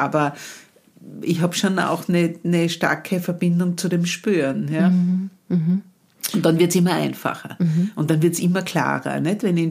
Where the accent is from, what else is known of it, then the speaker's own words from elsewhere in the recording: Graz, Styria, Austria; ich komme ja aus Graz